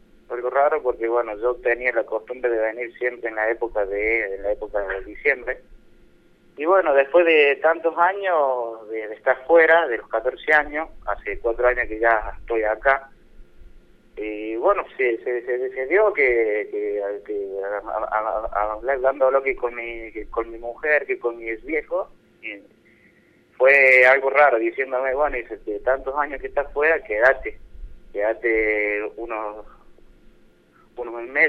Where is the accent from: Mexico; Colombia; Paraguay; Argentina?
Argentina; Córdoba; now in Jesús María, Argentina; No, yo soy de Córdoba.